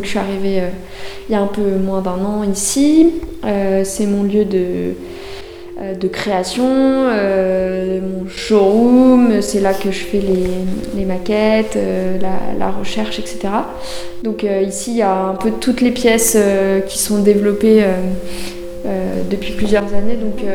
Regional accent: Pont-à-Mousson, Grand Est, France; Alors moi, je suis lorraine d'origine. Je suis née à Pont-à-Mousson, donc à l'autre bout.

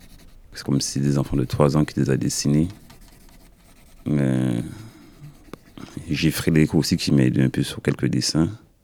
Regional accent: Guadeloupe; Si, moi j'ai grandi là-bas, j'ai grandi en Guadeloupe.

